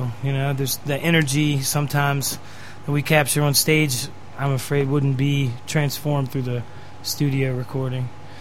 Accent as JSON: {"language": "English", "town": "Headsville", "region": "West Virginia", "country": "United States", "said": "twang. I am a purebred hillbilly. I am from the Potomac Highlands of the Allegheny Mountain Range in West Virginia, Mineral County, Kaiser, West Virginia. Well, actually, I'm from Headsville, but yeah, Kaiser."}